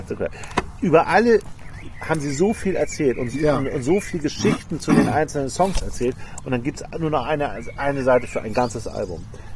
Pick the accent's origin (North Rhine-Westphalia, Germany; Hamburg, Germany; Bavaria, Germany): Hamburg, Germany; Und ich komme aus Altona in Hamburg und da gab es den Spritzenplatz, oder den gibt es auch immer noch.